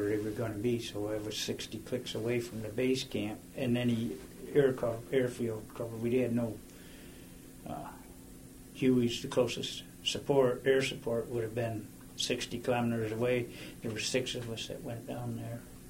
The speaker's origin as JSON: {"language": "English", "region": "New York", "country": "United States", "said": "But they did not realize I was from New York and our drinking age was 18 and I was a professional drinker then."}